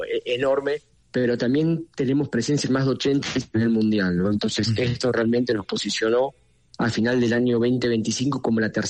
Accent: Argentina; Yo soy de Argentina

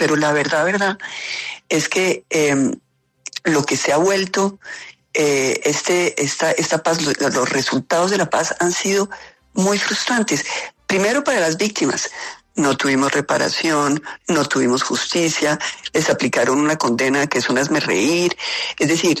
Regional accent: Colombia; A mí me da vergüenza como colombiana lo que vi.

